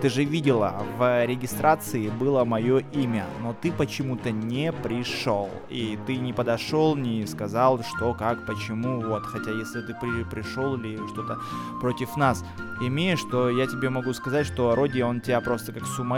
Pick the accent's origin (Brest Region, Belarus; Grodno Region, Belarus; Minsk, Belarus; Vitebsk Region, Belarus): Brest Region, Belarus; Brest; Бля, чувак, нахуй, я из Бреста. Понимаешь, все мои подружки остались в Бресте.